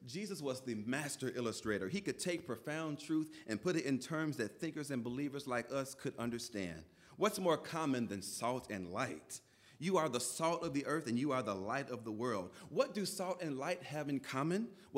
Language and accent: English; Memphis, Tennessee, United States; I grew up in Memphis, Tennessee.